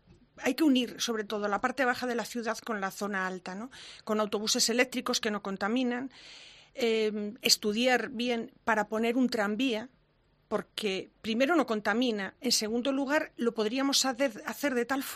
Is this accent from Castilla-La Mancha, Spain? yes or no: yes; Cuenca, Castilla-La Mancha, Spain; Porque yo siempre digo que soy de Cuenca. O sea, yo jamás he dicho que sea de Madrid. Siempre que me preguntan, y además me siento muy orgullosa y lo digo con muchísimo cariño, digo, soy una señorita de provincia. O sea, me encanta ser de Cuenca. Yo he pasado aquí toda mi vida, hasta los 17 años